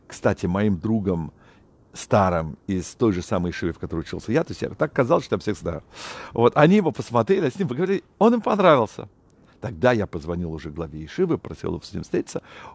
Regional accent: Israel; moved away as an adult; мы приехали сюда из Израиля, мы думали на короткое время, и поэтому на протяжении этих 35 почти лет, что мы временно находимся здесь

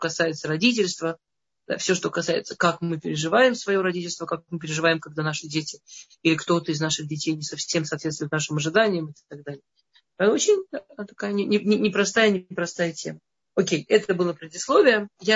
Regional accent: Moscow, Russia; В Москве, я из Москвы.

